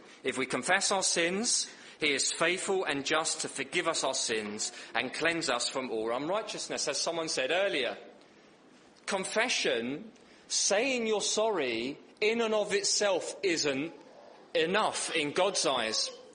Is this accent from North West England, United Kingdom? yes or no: no; East of England, United Kingdom; accent: Essex; in case you can't tell because of my Essex accent.